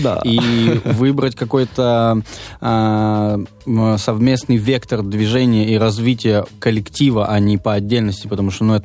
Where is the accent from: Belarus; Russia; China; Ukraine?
Russia; Veliky Novgorod, Novgorod Oblast; а я из Великого Новгорода, и туда не так удобно